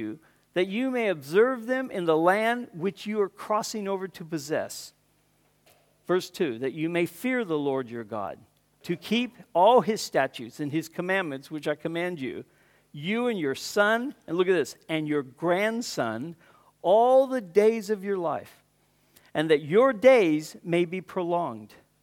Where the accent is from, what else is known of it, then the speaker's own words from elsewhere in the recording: California, United States; moved away as an adult; now in Australia; 40-some years ago, my wife and I came from Southern California. And we came here to Western Australia to help found a church and get something going, which is still here. It's up in Wanneroo.